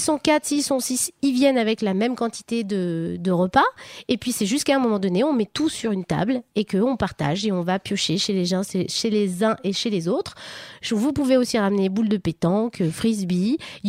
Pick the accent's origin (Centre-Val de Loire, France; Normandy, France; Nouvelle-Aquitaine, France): Normandy, France; Mais s'il y a problème, on est des Normands, on n'annule pas.